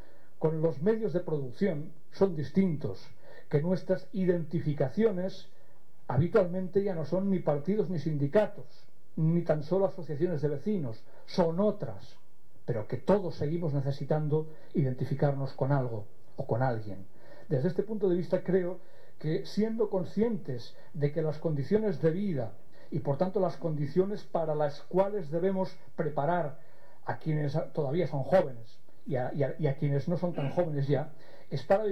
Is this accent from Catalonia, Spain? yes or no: yes; Catalonia, Spain; ya que vengo de Cataluña